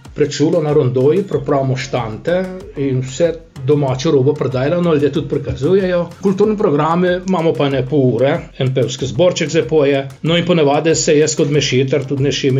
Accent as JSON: {"language": "Slovenian", "town": "Bločice", "region": "Littoral–Inner Carniola", "country": "Slovenia", "tie": "born or raised there", "said": "jaz sem se rodil na Bločicah, sedme otrok velike družine, foter bil kovač."}